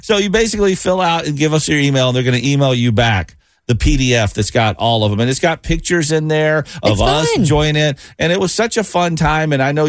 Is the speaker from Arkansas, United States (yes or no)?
no; Tennessee, United States; I grew up in Tennessee. We did not have gambling of any kind like this that was legal.